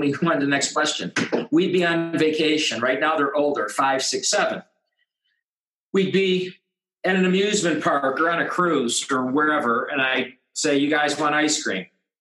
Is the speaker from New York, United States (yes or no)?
yes; Buffalo, New York, United States; moved away as an adult; now in Las Vegas, United States; we moved out to Vegas from Buffalo, New York. I didn't have a big extended family here.